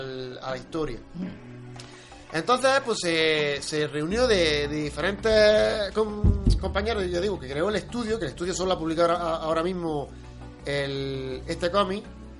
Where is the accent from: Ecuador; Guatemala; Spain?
Spain; O sea, pasa que como los españoles somos...